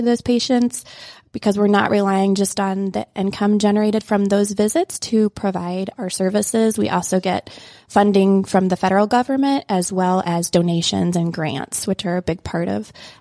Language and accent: English; Indiana, United States; also born or lived in Kansas City, Missouri / Columbus, Ohio; Started out, though, born and raised in Indiana. Went to medical school in Kansas City, Missouri, where I met my husband.